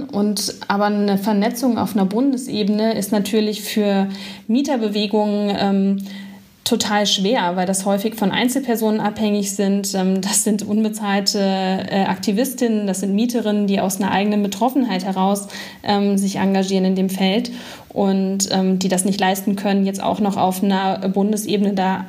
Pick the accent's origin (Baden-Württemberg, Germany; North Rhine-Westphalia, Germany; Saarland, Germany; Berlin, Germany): Berlin, Germany; Und ich habe das hier als Berlinerin jetzt mitbekommen